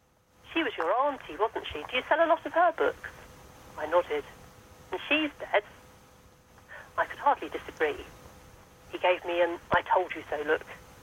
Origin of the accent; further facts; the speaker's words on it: London, United Kingdom; moved away; living here for the last 20 odd years, because I'm originally from London.